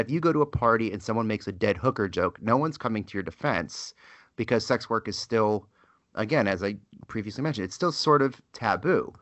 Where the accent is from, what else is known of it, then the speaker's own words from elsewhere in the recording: Northeast, United States; You know, and I'm from the Northeast, where, you know, whatever.